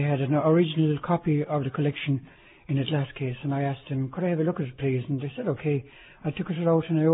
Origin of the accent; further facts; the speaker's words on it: Kanturk, County Cork, Ireland; And I'm from Kenturk, so I thought, bloody hell, I'll have a look at this.